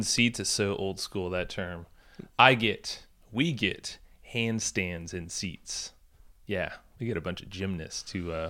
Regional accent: San Diego, California, United States; I'm from San Diego.

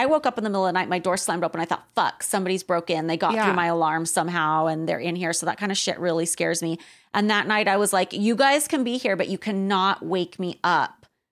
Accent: Craig, Alaska, United States; We lived in a really small town. Sometimes, even before we settled in the town I was in, Craig, when I was preschool age, we would live in places that were very off the grid.

